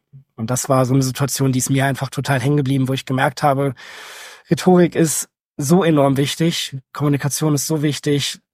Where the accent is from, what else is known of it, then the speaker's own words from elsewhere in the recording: Hildesheim, Lower Saxony, Germany; now in Hannover, Germany; Ich komme ursprünglich aus Hildesheim, wohne mittlerweile in Hannover.